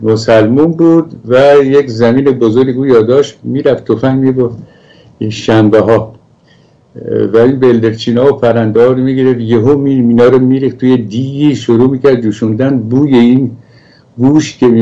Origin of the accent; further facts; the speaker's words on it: Iran; ما در واقع محیط گوشتخوری به دنیا اومدیم مثل بقیه ایرانی ها